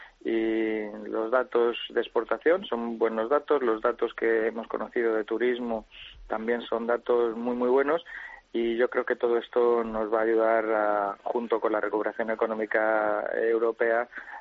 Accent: Region of Murcia, Spain; porque soy murciano

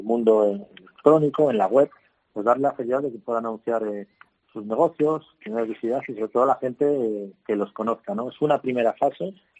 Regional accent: Zamora, Castile and León, Spain; venimos de una pandemia que todos los zamoranos, toda la gente, le hemos pasado mal.

